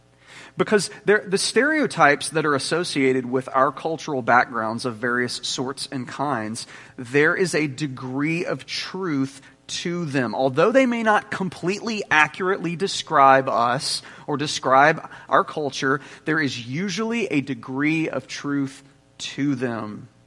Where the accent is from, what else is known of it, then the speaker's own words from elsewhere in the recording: United States; How dare you stereotype me as an American?